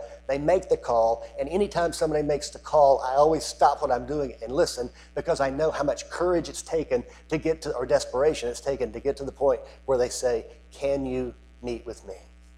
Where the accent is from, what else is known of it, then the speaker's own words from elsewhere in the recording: Florida, United States; And I grew up in Central Florida back in the late 50s and early 60s.